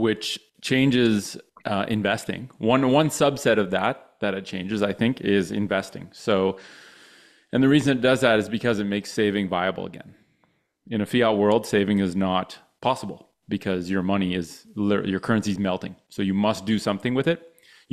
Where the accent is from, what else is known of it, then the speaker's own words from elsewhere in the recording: Canada; We're from Canada.